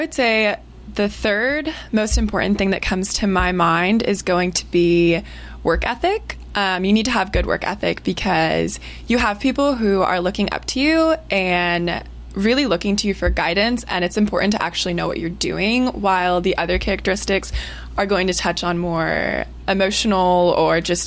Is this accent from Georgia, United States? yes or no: no; New York, United States; now in Nashville, United States; as he said, I'm from New York. I moved to Nashville 3 years ago to start at Belmont University.